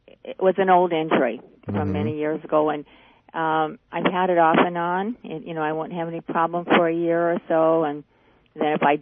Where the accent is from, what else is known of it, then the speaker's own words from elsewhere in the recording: Huntington Beach, California, United States; Well, I'm from Huntington Beach, and I'm an electrologist.